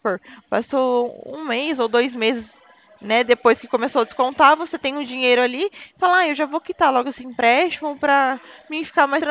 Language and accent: Portuguese; Presidente Prudente, São Paulo, Brazil; da onde eu falo é DDD 18. Ó, a gente é do estado de São Paulo e eu sou de Presidente Prudente. Aí Presidente Prudente é DDD 18.